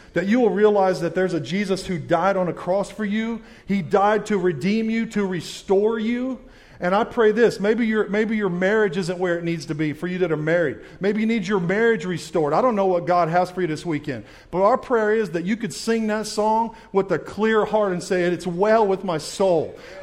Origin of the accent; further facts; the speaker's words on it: Los Angeles, California, United States; now in Loudon, United States; I live in Sweetwater or Loudoun, Tennessee, right next to Sweetwater. I grew up in Los Angeles, California.